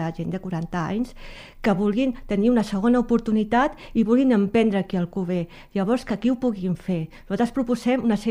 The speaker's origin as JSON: {"language": "Catalan", "town": "Badalona", "region": "Catalonia", "country": "Spain", "moved": "as an adult", "lives_now": "Alcover, Spain", "said": "jo sóc de Badalona. Jo fa 6 anys que vaig venir aquí a Alcover, i des d'un primer moment en la meva família i jo ens hem sentit molt acollits."}